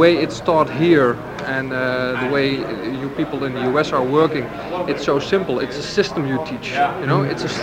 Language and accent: English; Netherlands; English is a second language; I'm from the Netherlands.